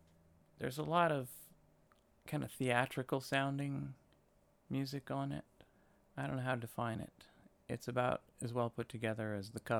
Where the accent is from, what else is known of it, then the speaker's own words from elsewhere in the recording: California, United States; I'm from a little town up in the foothills in San Gabriel Valley.